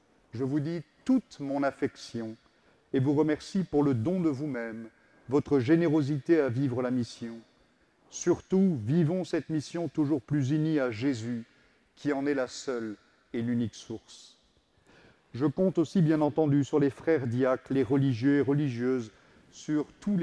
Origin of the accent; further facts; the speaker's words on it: Grand Est, France; also born or lived in Perpignan; J'ai grandi en Alsace, lieu d'origine de la famille de ma mère, artiste peintre.